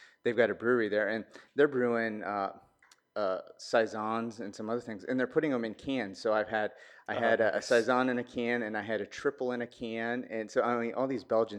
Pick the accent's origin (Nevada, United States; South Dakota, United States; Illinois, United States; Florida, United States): South Dakota, United States; moved away as an adult; I grew up in South Dakota and I lived there for 30 some years. I can't remember whenever I moved out here